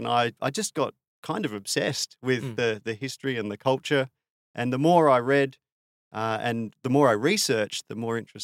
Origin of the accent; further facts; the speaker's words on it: South Australia, Australia; It was so different from where I grew up in South Australia in terms of the technology and just the people everywhere.